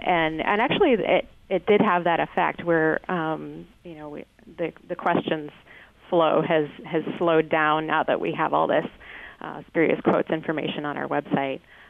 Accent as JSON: {"language": "English", "town": "Webster", "region": "New York", "country": "United States", "said": "I am. I'm actually from Webster."}